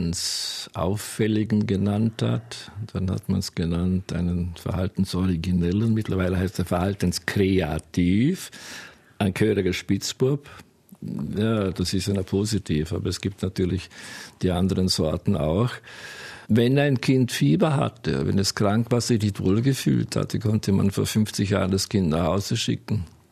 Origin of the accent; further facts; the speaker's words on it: Giesingen, Vorarlberg, Austria; Ich bin ein waschechter Giesinger. Wohne in Giesingen. Bin allerdings, ja, ich war 8 Jahre musikalisch tätig in Giesingen. Bin dann 65 nach Rankweil gekommen.